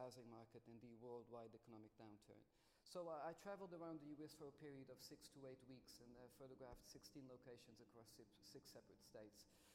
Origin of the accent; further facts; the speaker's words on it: China; also born or lived in Portugal; So I'm Portuguese by birth, but I've never really lived in Portugal. My folks moved to China just after the revolution in Portugal, which was in 74. So I grew up in China most of my life. I lived there for 18 years.